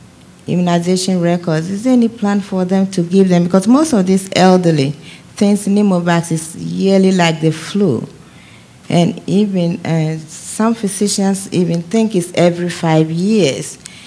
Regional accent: Bethesda, Maryland, United States; I'm from Bethesda.

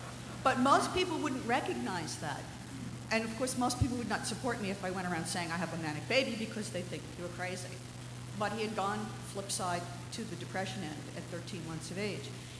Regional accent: Connecticut, United States; and I'm from Connecticut. I'm an immunization coordinator in a local health district.

